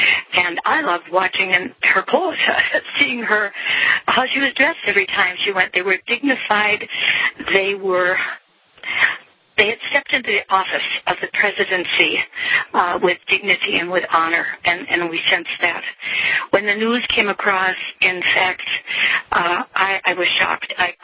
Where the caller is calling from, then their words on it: Lake Park, Minnesota, United States; I'm from Lake Park, Minnesota right now